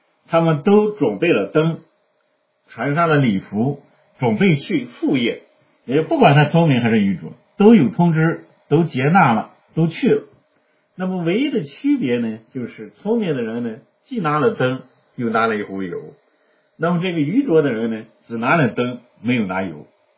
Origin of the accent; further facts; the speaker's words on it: China; 那在我们中国的结婚里面，新郎是不迟到的，对吧？